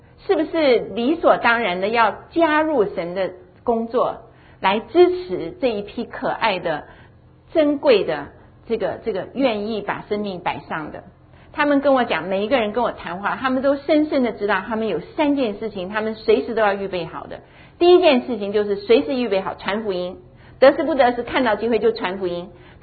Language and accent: Chinese; Taiwan; also born or lived in Xi'an, China; 因为我是西安来的，那我是台湾长大的